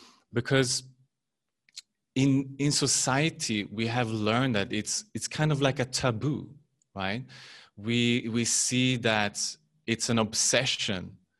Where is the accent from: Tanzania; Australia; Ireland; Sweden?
Sweden; I'm from Sweden as well, cool.